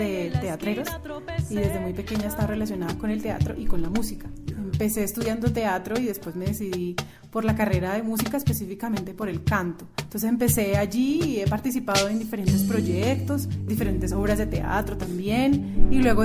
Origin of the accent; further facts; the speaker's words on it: Taganga, Magdalena, Colombia; also born or lived in Cali / Medellín; Yo soy del interior, pero me crié en diferentes partes de Colombia porque mis papás viajaban mucho, entonces yo me crié en Taganga.